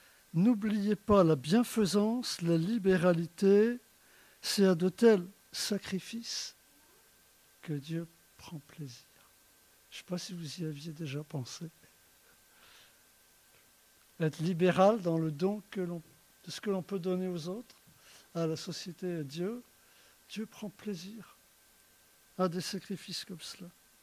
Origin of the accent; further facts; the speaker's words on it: Brittany, France; Ce n'est pas notre culture, on est breton.